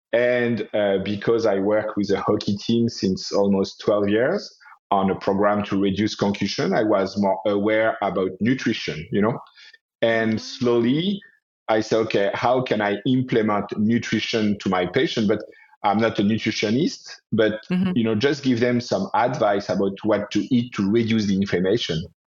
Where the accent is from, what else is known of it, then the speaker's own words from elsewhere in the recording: Paris, Île-de-France, France; English is a second language; now in Canada; And I jumped in osteopathy school and I moved in Canada because I come from Paris.